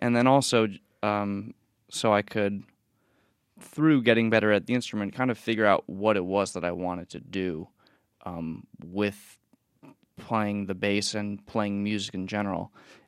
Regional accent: Hewlett, New York, United States; I'm from Hewlett in Long Island, New York.

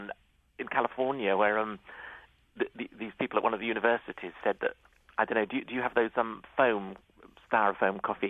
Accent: United Kingdom; to me as a Brit, it's a slightly unknown world

